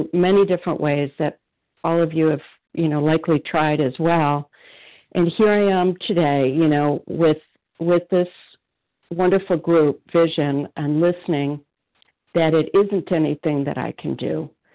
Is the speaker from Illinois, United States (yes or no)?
yes; Illinois, United States; from Illinois, compulsive eater, and very grateful to be here this morning.